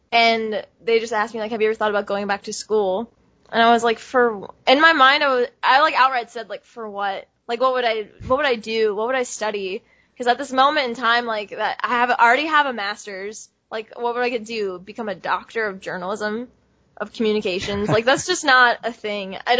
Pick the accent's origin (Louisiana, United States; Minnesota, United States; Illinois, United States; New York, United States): Louisiana, United States; I'm from Louisiana, and so hurricanes are, like, just a part of your upbringing.